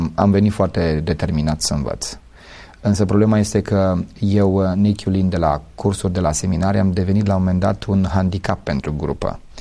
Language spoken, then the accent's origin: Romanian; Onești, Bacău County, Romania; now in Bucharest, Romania; venind undeva din provincie, sunt de loc din Onești, din județul Bacău, venind de București